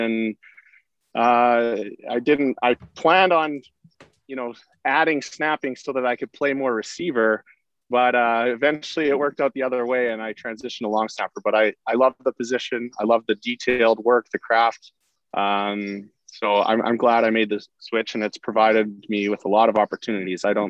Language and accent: English; Sherwood Park, Alberta, Canada; I grew up in Sherwood Park, you know, working 50-50 at the games growing up